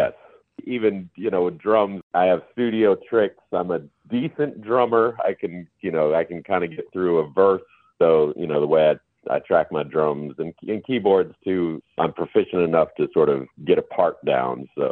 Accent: Salem, Oregon, United States; moved away as an adult; also born or lived in Portland, United States; now in New York, United States; I grew up in Portland. I grew up in Oregon

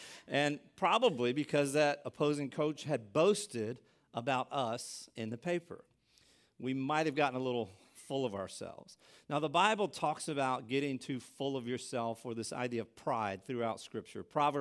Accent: Laurel, United States; Laurel, which is my hometown and in the high school I went to, Laurel is a juggernaut.

